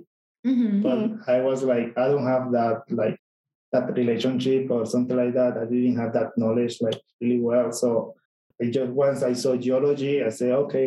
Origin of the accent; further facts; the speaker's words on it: Panama; English is a second language; now in United States; I'm from Panama.